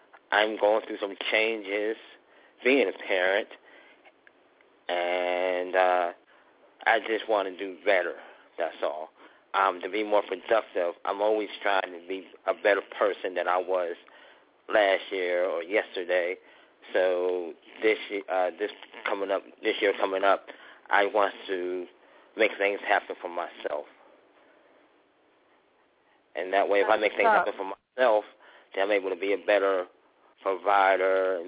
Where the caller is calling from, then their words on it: Pittsburgh, Pennsylvania, United States; Right now I'm calling from East Liberty, sitting here playing some PlayStation and listening to Happy Tuesday.